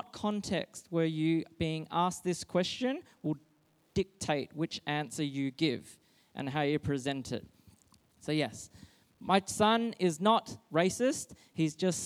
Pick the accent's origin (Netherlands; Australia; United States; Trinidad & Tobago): Australia; Perth, Western Australia; I was born here and I was growing up in Perth, or raised in Perth, and I'm so used to being the minority in a community.